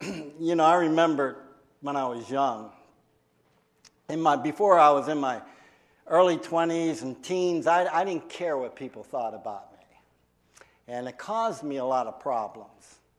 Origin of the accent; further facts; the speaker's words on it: Pittsburgh, Pennsylvania, United States; And then in 2010, I moved back to my hometown, which was Pittsburgh, and I've been there for the last 4 years